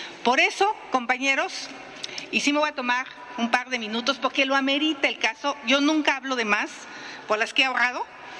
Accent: Mexico; porque somos mexicanos y porque aquí viven nuestros hijos.

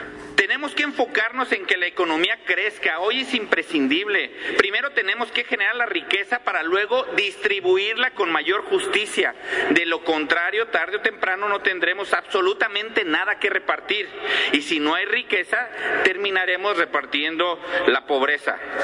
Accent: Mexico; también nos toca a nosotros como mexicanos poder atenderlo

